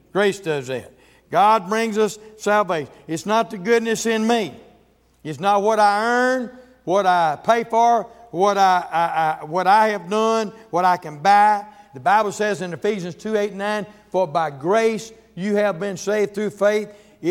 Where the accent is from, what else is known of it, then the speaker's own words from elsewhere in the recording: Mississippi, United States; this is the way I was raised down there in Mississippi.